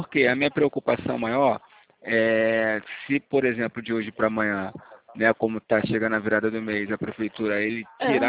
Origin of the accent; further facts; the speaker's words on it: Rio de Janeiro, Brazil; Isso, sou aqui do Rio mesmo.